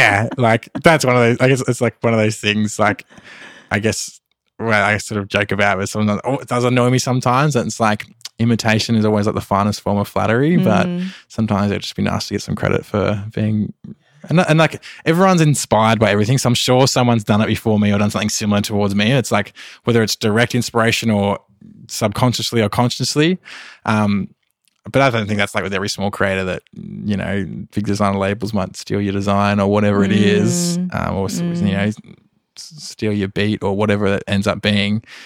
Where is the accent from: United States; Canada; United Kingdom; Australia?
Australia; It can be very isolating being Australian. It's a long way from everywhere.